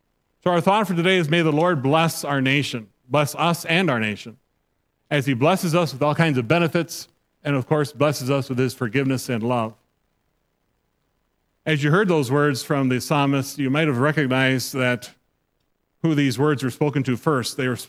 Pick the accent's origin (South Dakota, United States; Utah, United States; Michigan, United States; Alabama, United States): Michigan, United States; Growing up in Michigan, one of my fond memories on 4th of July weekend was attending with my father and my brothers the fast-pitch softball tournament along the shores of Lake Michigan.